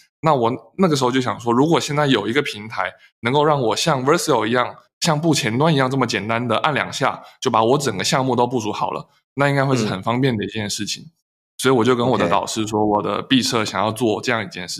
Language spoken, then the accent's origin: Chinese; Taiwan; moved away as an adult; also born or lived in Hangzhou; 因为我本身是台湾人，后来因为就是一些机会跑到杭州来浙大读书